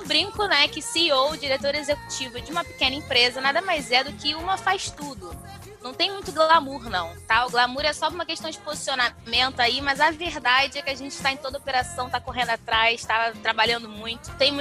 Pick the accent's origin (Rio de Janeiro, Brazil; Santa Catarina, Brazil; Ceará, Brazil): Rio de Janeiro, Brazil; sou uma mulher preta, sou aqui do Caxambi, Meia, Zona Norte, é perto, mas é longe, né?